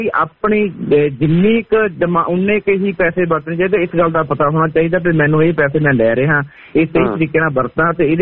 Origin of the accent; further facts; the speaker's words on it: Jattpur, Punjab, India; ਸਾਨੂੰ ਮਲਕੀਆ ਸਿੰਘ ਪਿੰਡ ਹੈਗਾ ਜੀ ਮੇਰਾ ਹਾਜੀਪੁਰ ਲਹਿਰਾ ਪਹਿਲਾਂ ਪਿੰਡ ਹੈਗਾ ਸਾਡਾ ਜੱਟਪੁਰ ਬਲਾਚਰ ਦੇ ਕੋਲ ਇੱਧਰ ਅਸੀਂ 15-16 ਸਾਲ ਤੋਂ ਜ਼ਮੀਨ ਇੱਧਰ ਮੁੱਲ ਲਈ ਸੀ